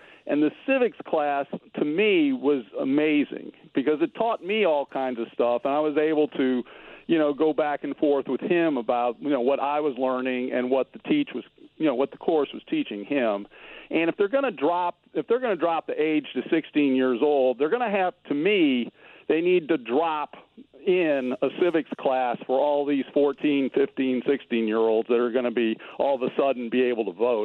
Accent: Ferguson, Missouri, United States; I grew up, and we've talked about my growing up in Ferguson, Missouri, and we had absolutely no civics, no anything.

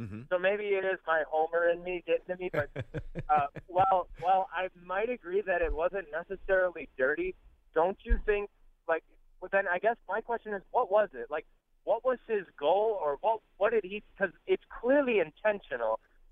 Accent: Wisconsin, United States; So I am from Wisconsin, so I'm a little biased here.

